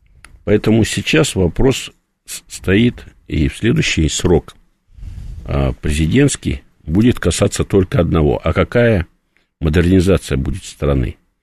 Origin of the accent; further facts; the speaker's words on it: Siberia, Russia; Уж простите меня, я сибиряк